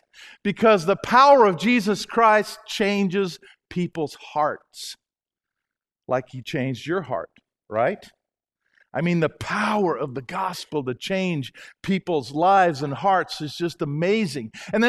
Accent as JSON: {"language": "English", "town": "Huntsville", "region": "Alabama", "country": "United States", "tie": "born or raised there", "said": "When I was a little boy growing up in Huntsville in the 1950s"}